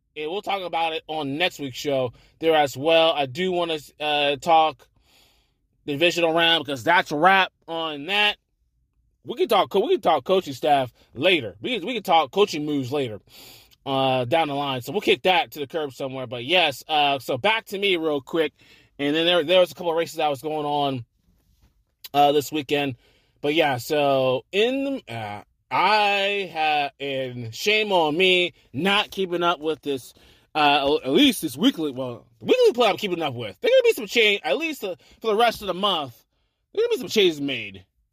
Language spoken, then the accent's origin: English; Florida, United States; also born or lived in Georgia; Because I'm originally from the South, and I was born in Georgia. I would probably say raised more in Florida